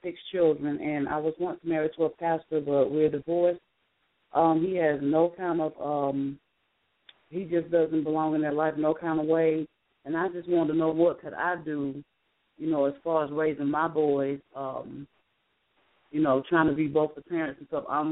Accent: Winston-Salem, North Carolina, United States; I'm from Winston-Salem.

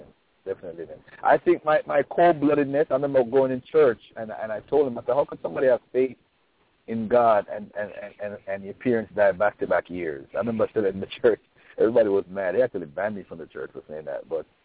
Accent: Jamaica; I'm from Jamaica, and I've never had a drink in my life, and I've never smoked. And it has nothing to do with religion.

